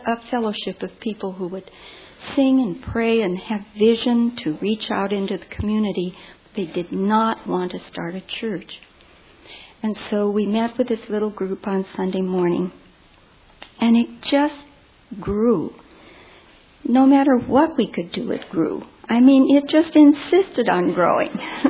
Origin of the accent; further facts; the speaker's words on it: Great Falls, Montana, United States; just about the same size as the town that I grew up in Great Falls, Montana.